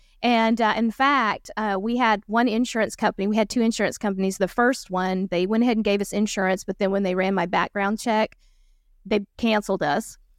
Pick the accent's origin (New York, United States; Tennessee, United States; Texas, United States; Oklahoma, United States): Oklahoma, United States; And we're from Oklahoma, and we got Altus, Oklahoma.